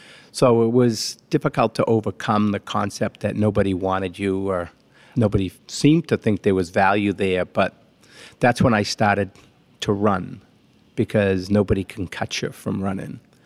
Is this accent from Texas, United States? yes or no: no; Medford, Massachusetts, United States; When I was a young boy growing up not too far from Boston in my hometown of Medford, Mass., I wanted to be one thing only